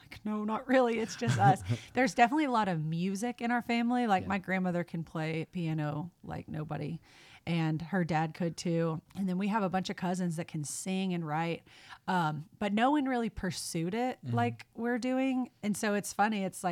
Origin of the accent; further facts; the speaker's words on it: Nashville, Tennessee, United States; that's another thing about growing up in Nashville that I think is somewhat of an advantage or just something I try not to take for granted